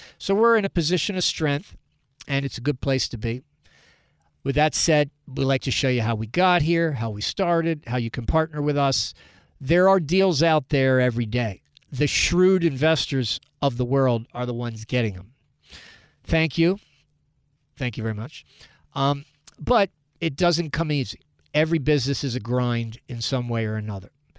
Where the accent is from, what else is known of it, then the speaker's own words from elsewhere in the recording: Baltimore, Maryland, United States; And there's other guys in my hometown. I'm from Baltimore